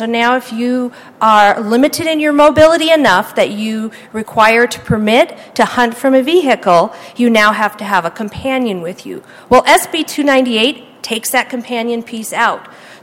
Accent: Montana, United States; I am a physician in Lewistown, Montana, born and raised in Montana, practiced my entire career here

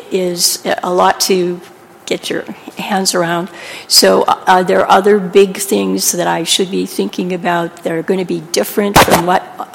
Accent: Billings, Montana, United States; I'm from Billings, and this is not a new topic at all for me or for the community in Billings.

